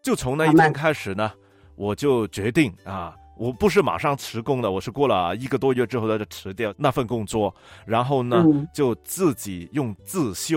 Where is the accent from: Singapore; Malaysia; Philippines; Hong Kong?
Hong Kong; 因为啊，我是香港的嘛，所以呢，我通常呢就会听粤语版的啊。